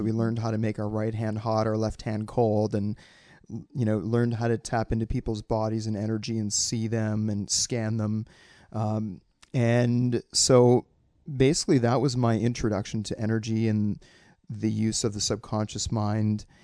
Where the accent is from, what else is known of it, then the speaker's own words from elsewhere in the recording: London, Ontario, Canada; I grew up in London, Ontario, and so you had to stand, at that point, you had to stand for O Canada, the beginning of a film.